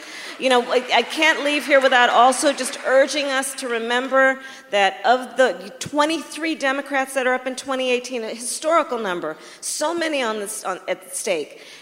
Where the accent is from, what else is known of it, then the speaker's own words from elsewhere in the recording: San Francisco, California, United States; you know, my hometown San Francisco folks